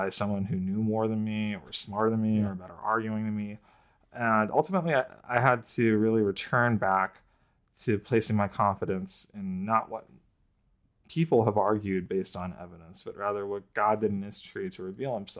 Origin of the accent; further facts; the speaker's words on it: India; Dealing with cultural conflicts I didn't really fully understand as an Indian in an entirely white Christian context.